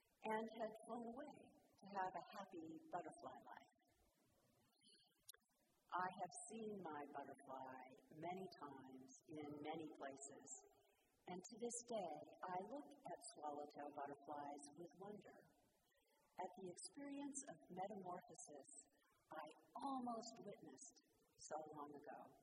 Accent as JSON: {"language": "English", "town": "San Diego", "region": "California", "country": "United States", "tie": "born or raised there", "said": "As a little girl growing up in San Diego, I managed one day to capture a caterpillar."}